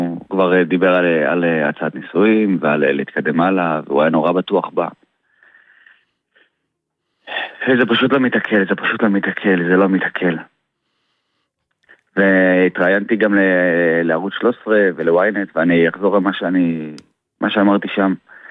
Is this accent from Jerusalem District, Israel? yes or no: no; Tiberias, Northern District, Israel; גדלנו ביחד בטבריה